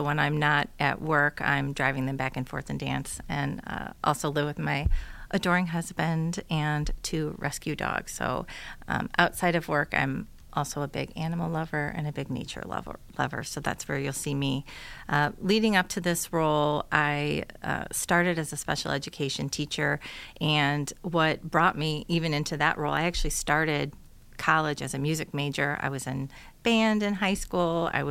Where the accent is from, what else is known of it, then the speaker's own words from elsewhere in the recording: Waukegan, Illinois, United States; I went back to my hometown, Waukegan, Illinois